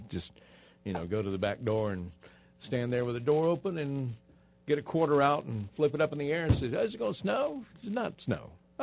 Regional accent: Tupelo, Mississippi, United States; I was just saying, I'm from Tupelo, Mississippi.

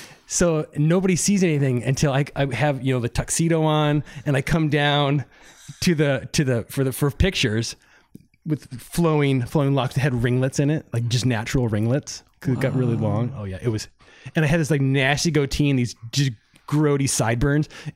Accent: Detroit, Michigan, United States; I'm from Detroit, right? So I love some R&B stuff too.

